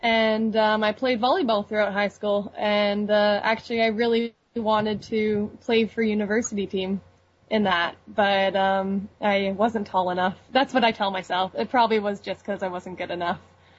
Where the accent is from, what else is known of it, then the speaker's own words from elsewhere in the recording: Vancouver, British Columbia, Canada; Yes, exactly. The Vancouver area.